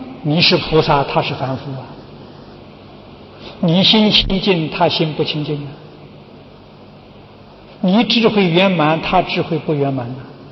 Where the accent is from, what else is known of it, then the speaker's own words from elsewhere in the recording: China; 忉利天主啊，我们中国人称玉皇大帝。